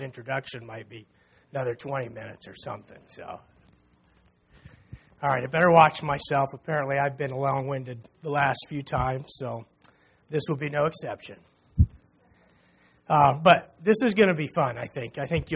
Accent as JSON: {"language": "English", "region": "Oklahoma", "country": "United States", "tie": "born or raised there", "said": "I grew up in Oklahoma, and I'm used to I mean, it's been 20 years since I've been there, but it was very, very humid."}